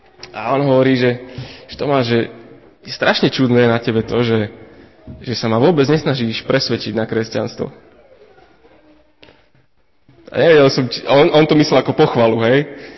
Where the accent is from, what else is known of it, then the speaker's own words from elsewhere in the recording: Levice, Nitra Region, Slovakia; now in Nitra, Slovakia; ja som z Levíc